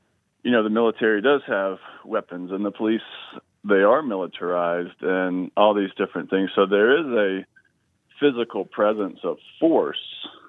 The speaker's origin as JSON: {"language": "English", "region": "Georgia", "country": "United States", "tie": "born or raised there", "said": "And one of the things that growing up in Georgia is you start to see how"}